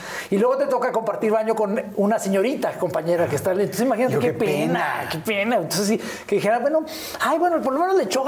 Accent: Ciudad Satélite, State of Mexico, Mexico; primer año de vida y de ahí nos fuimos al hermosísimo y orgulloso pueblo de Satélite, señoras y señores. Yo soy Sateluco de Hueso Colorado.

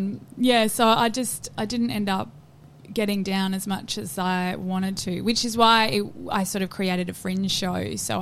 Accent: Bruce Rock, Western Australia, Australia; Well, I'm originally from WA. Like, I am originally from Bruce Rock.

